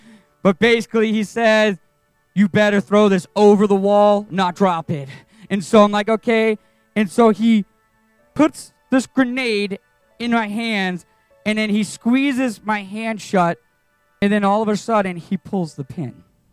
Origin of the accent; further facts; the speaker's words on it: Liverpool, North West England, United Kingdom; I grew up in Liverpool, England, okay? The only sport I ever played was soccer.